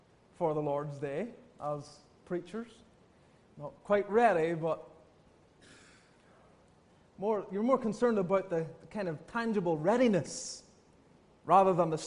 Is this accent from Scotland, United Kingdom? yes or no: yes; Scotland, United Kingdom; born there; just about 15 miles north of where I was born in Scotland.